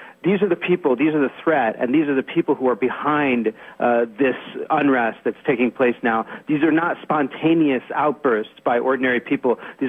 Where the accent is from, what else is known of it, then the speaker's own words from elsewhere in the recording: United States; I'm not an expert on the U.S. political scene, but I am an American, and I've been following the elections very closely.